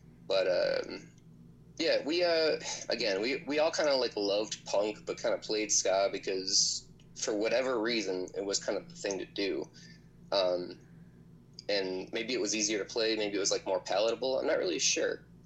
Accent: Syracuse, New York, United States; I grew up in Syracuse, New York, and we had a ska scene.

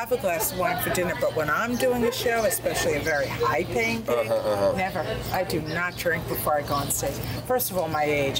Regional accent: United States; As an American working up there, that's a whole different ballgame.

